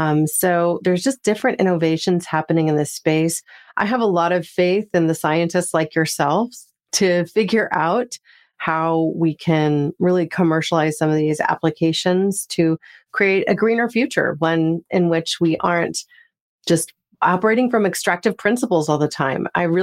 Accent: California, United States; we had another atmospheric river come through my hometown in Northern California.

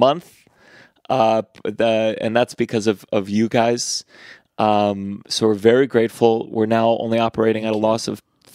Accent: Indianapolis, Indiana, United States; born there; I was born in Indianapolis.

